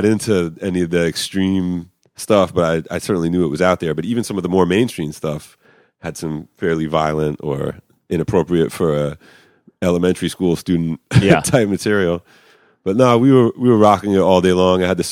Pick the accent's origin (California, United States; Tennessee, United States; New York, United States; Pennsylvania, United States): New York, United States; White Plains; I grew up in White Plains, New York, Greenberg, really, which is 20 minutes outside of New York City.